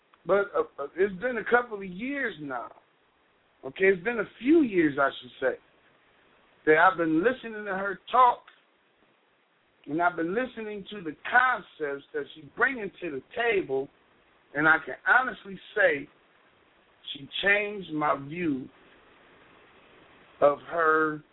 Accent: Cleveland, Ohio, United States; We're here from Cleveland, Ohio.

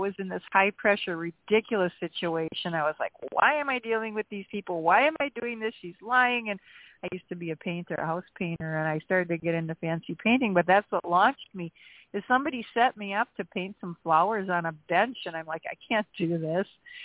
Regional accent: Wisconsin, United States; I grew up in Wisconsin where we had the big variations in the weather.

